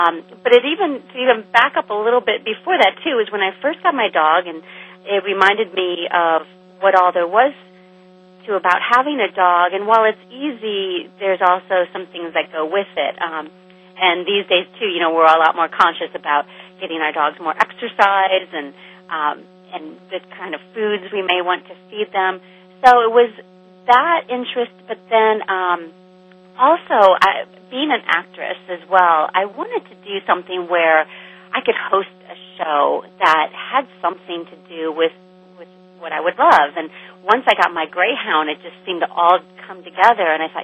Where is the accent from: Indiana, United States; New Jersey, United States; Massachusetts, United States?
Indiana, United States; I not only had dogs, but, oh, my gosh, I grew up on a farm in Indiana.